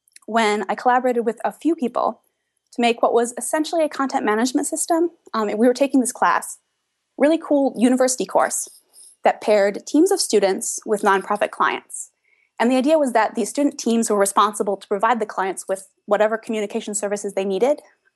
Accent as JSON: {"language": "English", "town": "Madison", "region": "Wisconsin", "country": "United States", "said": "Well, I'm from Madison, Wisconsin, which is the capital of the state of Wisconsin in the U.S."}